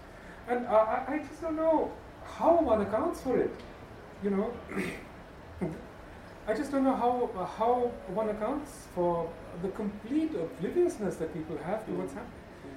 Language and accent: English; West Bengal, India; You know, and I'm from Bengal. I know how vulnerable this place is.